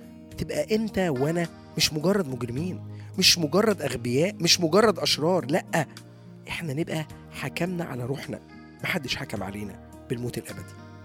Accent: Egypt; هي اللي فضلت علقة بأذهاننا كمصريين

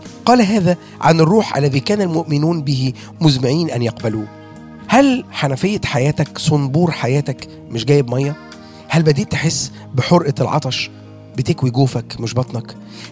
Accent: Egypt; عاوز اقول كمصري اني بثق في سياسة بلدي وقوتها

